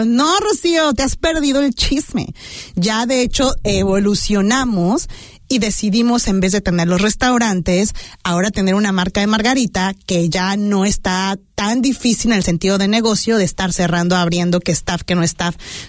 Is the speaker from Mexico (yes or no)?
yes; State of Mexico, Mexico; now in Auckland, New Zealand; la gente que obviamente somos del Estado de México